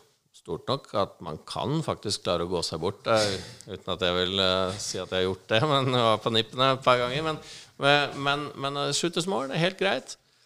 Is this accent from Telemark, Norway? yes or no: no; Gjøvik, Innlandet, Norway; moved away as an adult; also born or lived in United States; now in Oslo, Norway; Jeg er oppvokst på Gjøvik fra jeg var liten til jeg var noen av 20 og flyttet til Oslo. Da, eller jeg var noen år i USA først ved utdannelse og har bodd i Oslo siden.